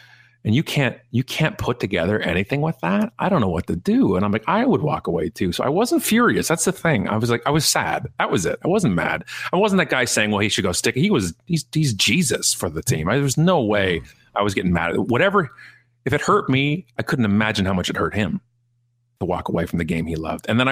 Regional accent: Toronto, Ontario, Canada; I don't know how that worked growing up in Toronto, but that's just how it happened.

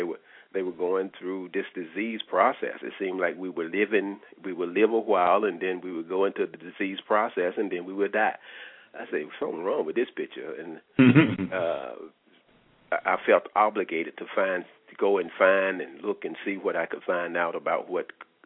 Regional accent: North Carolina, United States; Well, I'm from North Carolina. We lived on a farm. We raised our own food, but a lot of the food that we raised was pork, and pork is full of parasites.

